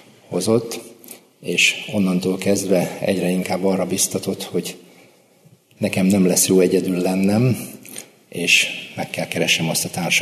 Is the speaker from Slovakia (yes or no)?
no; Transdanubia, Hungary; now in Budapest, Hungary; A Dunántúlon nőttem föl, és a házasságom révén kerültem Budapestre, ezelőtt most már 20 évvel.